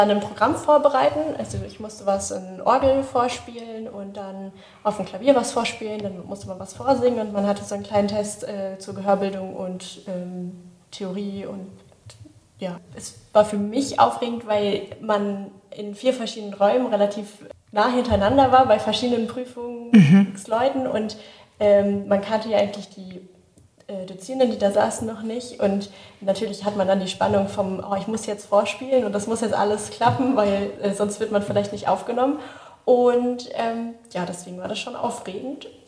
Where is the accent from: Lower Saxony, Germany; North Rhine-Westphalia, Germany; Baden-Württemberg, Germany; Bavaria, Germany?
Lower Saxony, Germany; Braunschweig; Ich komme aus Braunschweig.